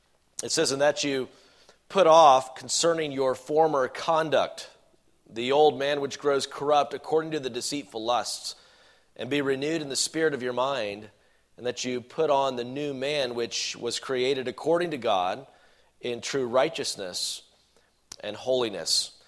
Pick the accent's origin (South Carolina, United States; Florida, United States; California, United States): South Carolina, United States; Now I'm from South Carolina